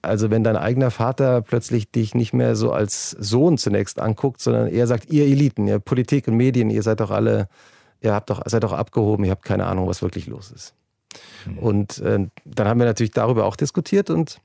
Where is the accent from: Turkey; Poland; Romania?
Turkey; German is a second language; now in Germany; ja, ich bin im Süden der Türkei aufgewachsen. Wir haben Arabisch gesprochen. Ich kam nach Deutschland.